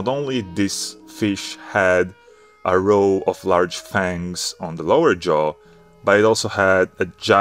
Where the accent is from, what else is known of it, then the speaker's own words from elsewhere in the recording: Italy; I come from Italy.